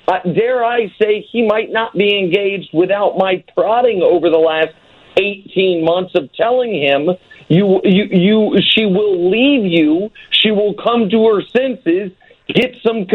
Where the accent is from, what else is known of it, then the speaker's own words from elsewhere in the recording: Kansas City, Missouri, United States; And I'm from Kansas City, so I assume that's why I was asked on the show, add a little Chiefs perspective